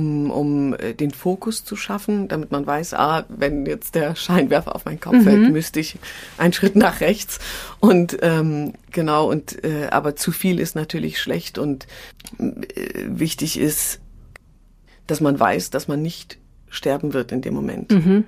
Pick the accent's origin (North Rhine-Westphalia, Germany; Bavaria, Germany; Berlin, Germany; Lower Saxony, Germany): Berlin, Germany; Ich bin eben in Neukölln aufgewachsen, im schwierigen Bezirk in Berlin